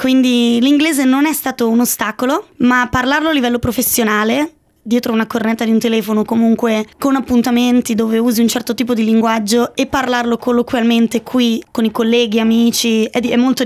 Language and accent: Italian; Como, Lombardy, Italy; moved away as an adult; now in Australia; Io sono di Como, della provincia di Como, ho 31 anni, quasi appena compiuti